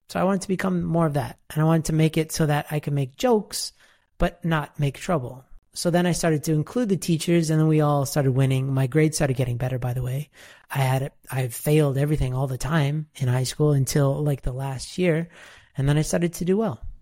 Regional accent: Toronto, Ontario, Canada; But I grew up in Canada, in Toronto, Ontario, Canada, like proper. And if you're from the city, you have to say that you're from the city

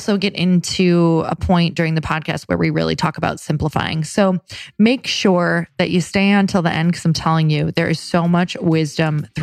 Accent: Midwest, United States; I'm from the Midwest. So I'm like, you know, when something comes in the Midwest, it's exactly like that.

